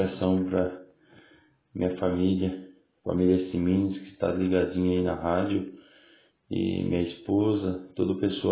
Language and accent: Portuguese; Bauru, São Paulo, Brazil; Nós somos da cidade de Bauru.